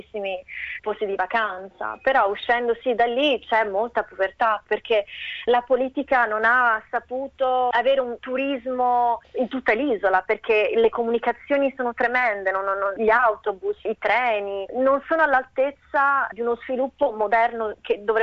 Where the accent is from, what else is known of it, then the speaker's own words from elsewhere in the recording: Sardinia, Italy; Mi hanno ispirato anche loro al mio lavoro attuale, a riscoprire la mia terra e a usare questa forza interiore che loro hanno e che noi sardi abbiamo anche.